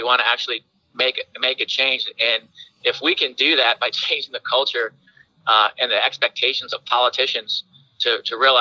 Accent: New York, United States; now in Columbus, United States; as I'm from New York originally. So, you know, since I've been Ohio to Columbus, you know, I do see a difference culturally.

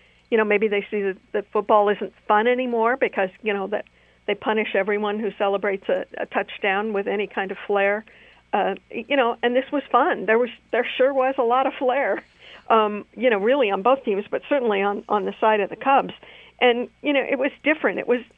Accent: Midwest, United States; It's funny. I grew up in the Midwest. I watched a lot of Cardinals games.

